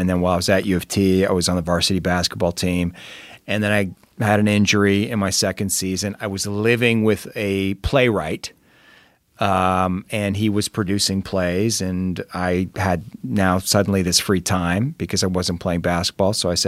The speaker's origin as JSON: {"language": "English", "region": "Ontario", "country": "Canada", "tie": "born or raised there", "also_born_or_lived": "Saskatoon, Saskatchewan", "said": "And then we moved to southern Ontario. So quite near Niagara Falls, Grimsby and St. Catharines, two little towns."}